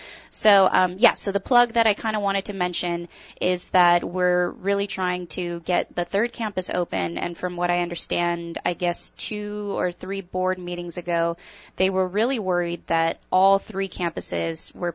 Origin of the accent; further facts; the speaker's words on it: La Cañada, California, United States; moved away; also born or lived in Pasadena / Glendale; So I grew up in, La Cañada, and then around the Pasadena Glendale ar